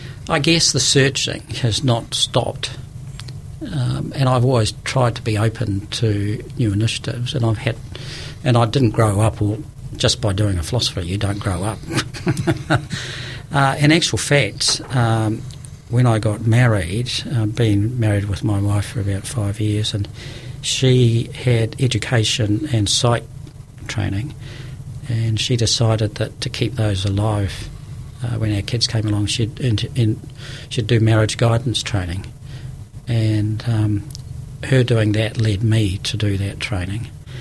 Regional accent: Napier, Hawke's Bay, New Zealand; also born or lived in Wellington; I went to Victoria University and spent 10 years in Wellington, then came back to Napier as city manager.

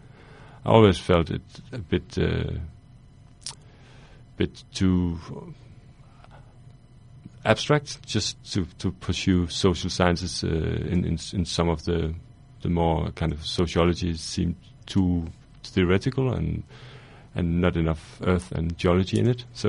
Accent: Silkeborg, Central Denmark Region, Denmark; I grew up in the middle of Denmark, on the peninsula, which is kind of the mainland Denmark, and around lakes and forests in that region, called Silkeborg.

